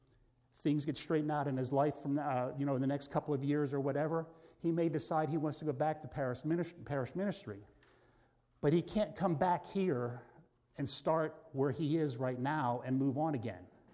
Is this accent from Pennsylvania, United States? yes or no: yes; Pennsylvania, United States; born there; All right, I was born in Pennsylvania.